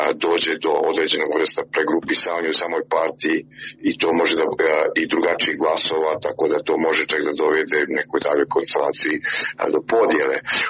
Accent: north, Montenegro; prije svega na sjeveru Crne Gore, odakle sam ja

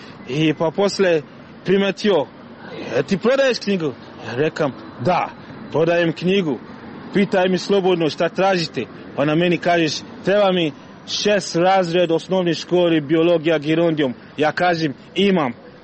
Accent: Ghana; Serbian is a second language; Ja sam iz Gane.

